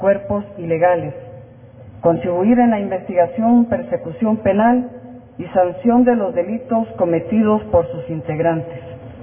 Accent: Guatemala; somos los guatemaltecos los únicos responsables de llevar a cabo esta titánica tarea

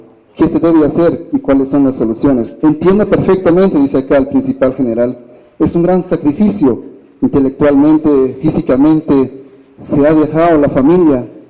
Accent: Guatemala; tenemos que colaborar como ciudadanos, como guatemaltecos

